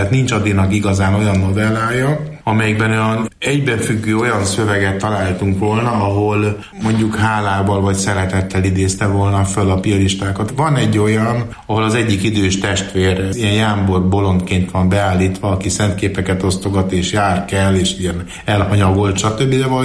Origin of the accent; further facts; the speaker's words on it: Gyöngyös, Heves, Hungary; born there; Hát meg én, mert én Gyöngyösen születtem